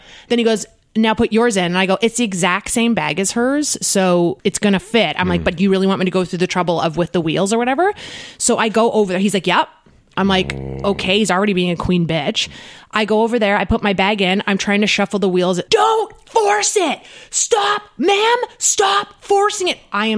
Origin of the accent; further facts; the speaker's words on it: Canada; I'm Canadian. I'm here.